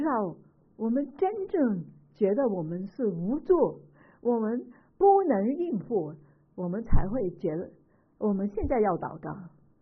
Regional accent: China; 我们中国人也是经过八年在日治以下的苦况，都很明白是什么困苦的意思。

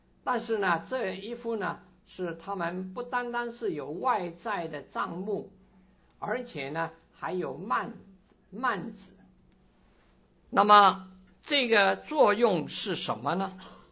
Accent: China; 我们中国人说水到渠成

